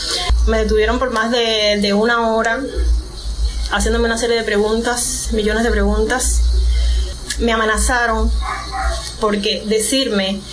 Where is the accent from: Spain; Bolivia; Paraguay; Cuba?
Cuba; Yo soy una cubana más que no tiene miedo.